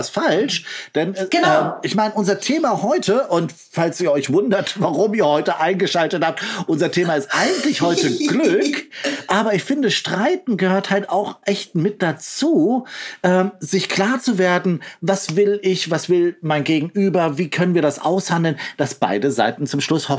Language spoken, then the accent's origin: German; Hesse, Germany; born there; accent: Hessian; Ich bin ein geborenes hessisches Kind, gell? Also insofern hessisch. Und dann ist es ein bisschen Hamburger.